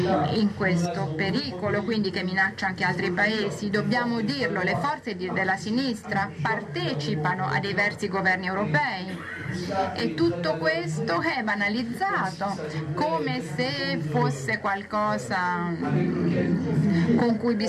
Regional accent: France; Io che sono francese non mi dimentico della responsabilità del governo

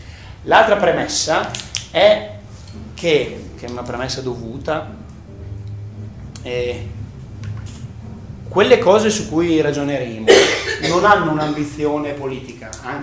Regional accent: Novellara, Emilia-Romagna, Italy; now in Fabbrico, Italy; io sono di Fabbrico, sono nativo di Novellara, quindi sono vostro vicino di casa. Nativo di Novellara e abito a Fabbrico da un po' di anni.

